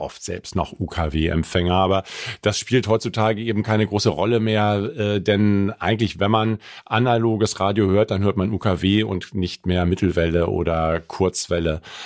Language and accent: German; Hanover, Lower Saxony, Germany; ich bin in Hannover aufgewachsen